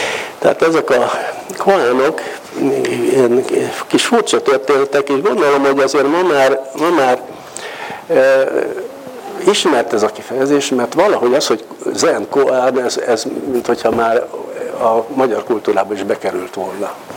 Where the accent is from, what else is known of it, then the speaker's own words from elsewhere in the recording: Hungary; mert hiszen ugye magyarok vagyunk